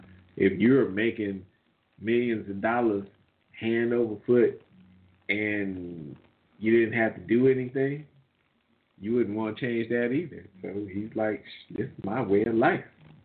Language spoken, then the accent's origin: English; New Orleans, Louisiana, United States; the Jefferson Davis Monument have been removed in my hometown, New Orleans.